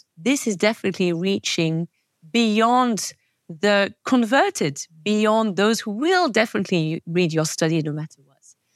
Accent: French Alps, France; You know, I'm from the French Alps, so I guess I got a label of, okay, this girl can go anywhere, she'll survive.

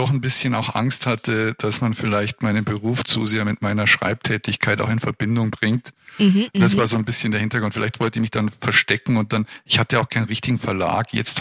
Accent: Munich, Bavaria, Germany; now in Würzburg, Germany; Würzburg, ich bin hier kein Würzburger, ich bin eigentlich Münchner. Ja, aber bin jetzt hier zu Hause

